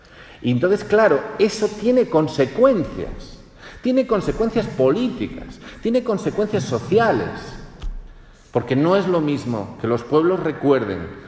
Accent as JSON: {"language": "Spanish", "region": "Galicia", "country": "Spain", "said": "bueno, es que yo soy gallego"}